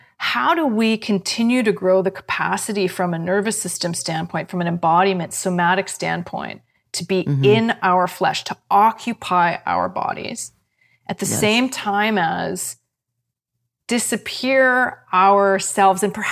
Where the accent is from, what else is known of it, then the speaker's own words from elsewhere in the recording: Canada; I'm a Canadian. I'm a Canadian, true and true.